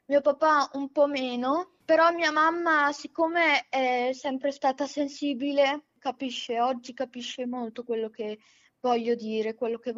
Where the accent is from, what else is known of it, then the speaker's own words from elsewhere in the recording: Camposanto, Emilia-Romagna, Italy; E Camposanto, che è un paese della provincia di Modena.